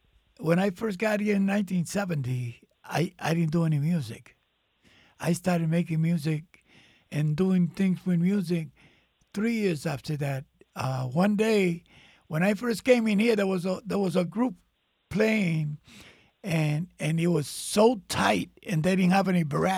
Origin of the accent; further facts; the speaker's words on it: New York, United States; Because I came from New York, from Cortijo.